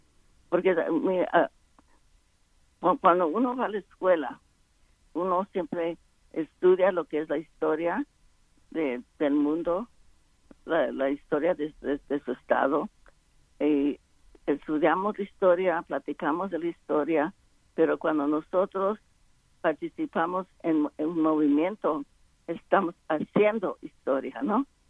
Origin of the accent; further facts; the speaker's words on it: Stockton, California, United States; fue a mi pueblo de Stockton, donde me crié